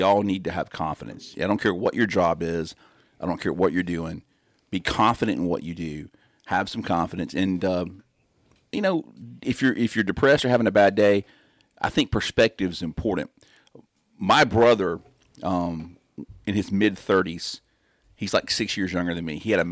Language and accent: English; Bessemer, Alabama, United States; I grew up in Bessemer, Hueytown. I went to Davis Middle School, played football at Davis. I was supposed to go to Lanier, but I lived in Bessemer.